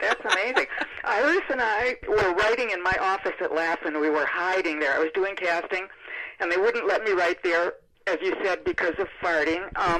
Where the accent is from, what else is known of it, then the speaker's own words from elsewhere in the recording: Wisconsin, United States; when I grew up in Wisconsin, all my friends went to University of Wisconsin for their MRS.